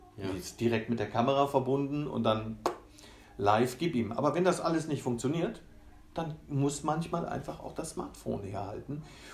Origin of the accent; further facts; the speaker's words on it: Rhineland, Germany; Ich bin im Rheinland groß geworden